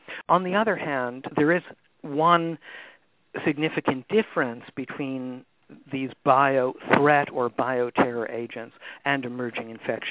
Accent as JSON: {"language": "English", "town": "New York City", "region": "New York", "country": "United States", "said": "I'm from New York City, so we had our share of those, as you know."}